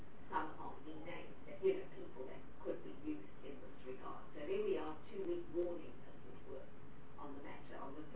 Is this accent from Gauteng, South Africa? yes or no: yes; Gauteng, South Africa; as I come from Gauteng